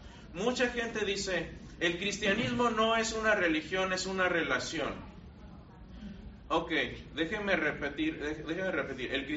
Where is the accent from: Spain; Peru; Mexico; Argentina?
Mexico; born there; yo no soy judío porque yo no nací en Israel, yo nací en México. Podríamos decir, bueno, a lo mejor yo soy judío cultural porque me gustan las costumbres judías